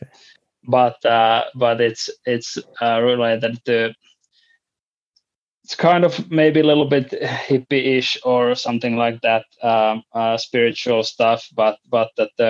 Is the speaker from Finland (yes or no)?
yes; Finland; first language Finnish; English is a second language; I mean, English is my second language. I would be much better to explain these things in Finnish